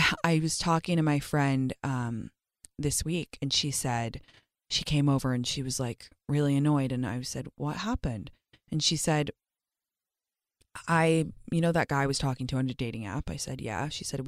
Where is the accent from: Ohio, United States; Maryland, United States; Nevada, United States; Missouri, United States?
Ohio, United States; Cleveland; I grew up in Cleveland.